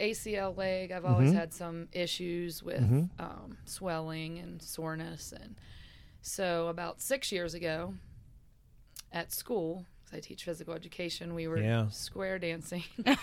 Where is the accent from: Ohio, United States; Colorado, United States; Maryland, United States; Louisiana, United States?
Ohio, United States; Rayland; I'm actually from Ohio.